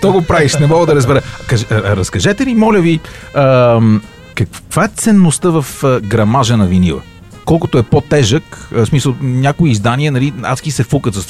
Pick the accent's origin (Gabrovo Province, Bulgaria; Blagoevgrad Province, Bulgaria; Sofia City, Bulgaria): Sofia City, Bulgaria; Sofia; Е, бати, аз съм от София.